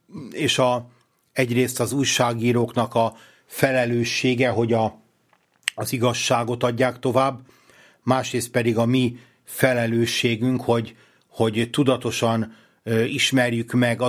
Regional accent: Budapest, Hungary; hogyha én itt budapestiként beszélek valamilyen eseményről

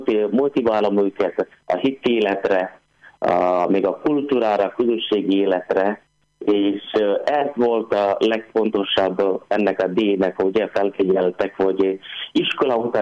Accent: India; Hungarian is a second language; én úgy érzem, mert Indiából származom

